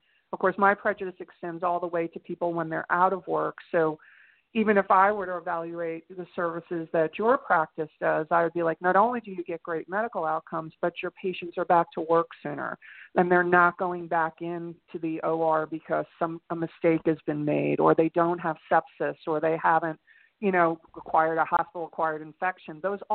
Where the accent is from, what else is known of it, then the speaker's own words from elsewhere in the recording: New York City, New York, United States; Yeah, much like you, I grew up in the New York City area, except I'm a Staten Island girl.